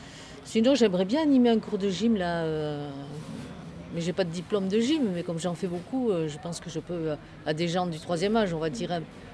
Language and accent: French; Nouvelle-Aquitaine, France; moved away as an adult; Je suis originaire du Pays Basque, en réalité. Je suis venue ici dans la région à l'âge de 23 ans, à Nyons, et puis dans un village au Poitigila, je ne sais pas si vous connaissez. C'est au-dessus de Saint-Jal, c'est un tout petit village.